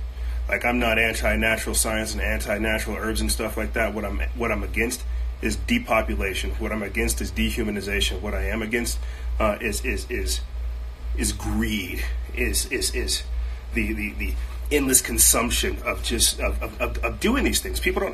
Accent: United States; I love whiskey. I'm an American.

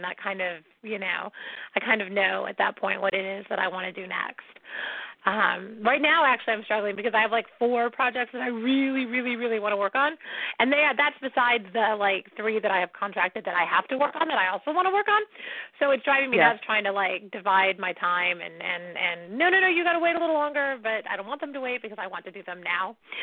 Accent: San Diego, California, United States; So it's the San Diego Lightning, and I'm from San Diego.

